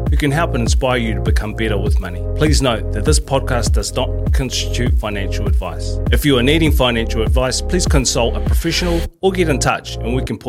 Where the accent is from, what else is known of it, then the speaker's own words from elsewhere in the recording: Samoa; I'm Samoan